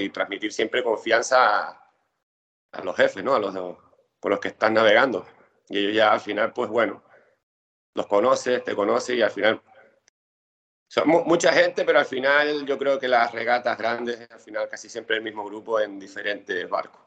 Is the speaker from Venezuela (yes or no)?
no; Spain; Como los españoles, pues nos vamos a cenar o a tomar algo